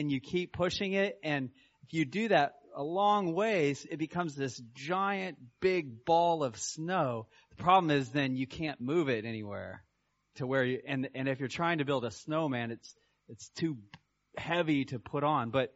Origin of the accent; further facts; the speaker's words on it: Kansas, United States; I grew up in Kansas, and we had lots of snow usually around Christmas time.